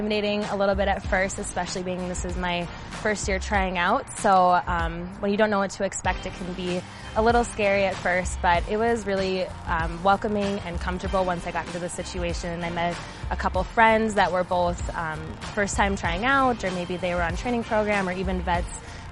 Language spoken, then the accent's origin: English; Bismarck, North Dakota, United States; I'm from Bismarck, North Dakota, and this is my first year on the team.